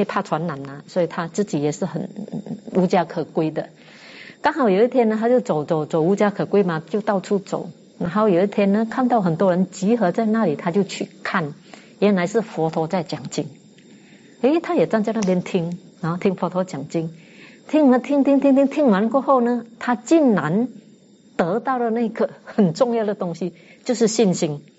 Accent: Fujian, China; 第四天就是我们福建人最喜欢初九拜的那个第四天哈

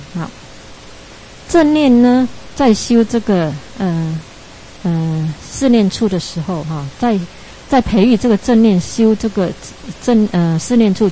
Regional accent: China; 我们中国人呢、啊，跟西方人呢、啊，最犯上的一个毛病就是精进力太强

